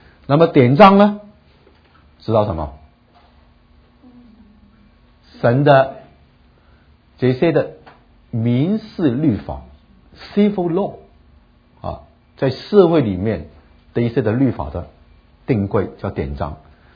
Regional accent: China; 那我们中国人在中国都惨了

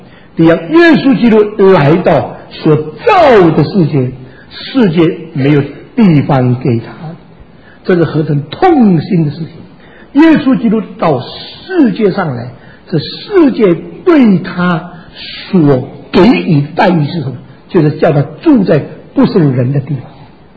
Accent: Xiamen, Fujian, China; moved away; 那是中国跟日本打仗的时候，我在厦门生的。我50年以后离开厷门以后，整整50年，我跑回我的家乡去找到我生的那个房子。

